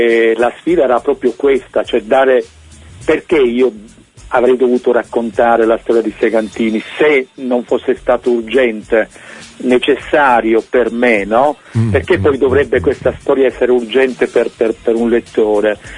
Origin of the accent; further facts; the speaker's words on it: Calabria, Italy; born there; moved away as an adult; also born or lived in Germany; now in Trentino, Italy; della mia vita dove ho vissuto più a lungo, vissuto a lungo anche in Germania, e sono nato in Calabria, però a 20 anni sono partito dalla Calabria, quindi sono stato più tempo, più a lungo in Trentino